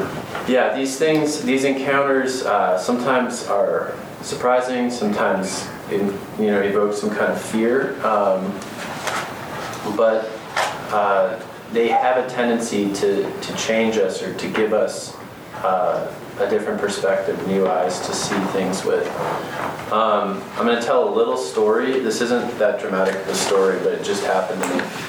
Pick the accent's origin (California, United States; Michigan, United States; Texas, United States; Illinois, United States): California, United States; I'm from California, where it's completely legal, but thanks anyway